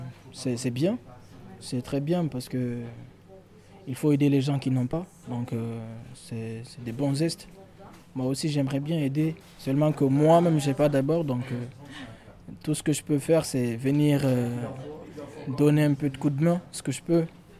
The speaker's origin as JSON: {"language": "French", "country": "Guinea", "moved": "yes", "lives_now": "France", "said": "Je suis guinéen, d'origine guinéen. Donc ça fait 2 ans que je suis en France maintenant."}